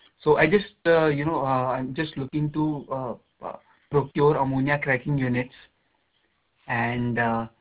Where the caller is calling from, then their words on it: India; I'm calling from India